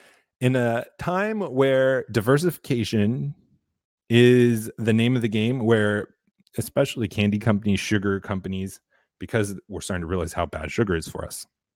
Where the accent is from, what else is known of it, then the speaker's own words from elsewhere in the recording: California, United States; Now, I come from California, where there is no end to what you can do as a teacher in California and still not get fired.